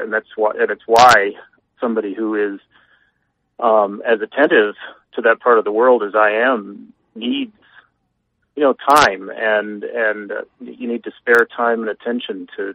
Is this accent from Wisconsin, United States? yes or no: yes; Wisconsin, United States; I grew up in Wisconsin in an all-white town, a town that my wife says reminds her of Lake Wobegon.